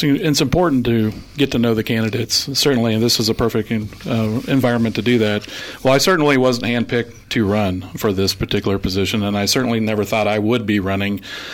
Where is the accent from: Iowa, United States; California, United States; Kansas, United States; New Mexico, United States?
Kansas, United States; Arkansas City; I've lived most of my life in the Flint Hills. I grew up in Arkansas City at the southern Flint Hills near the Oklahoma border. My parents still live there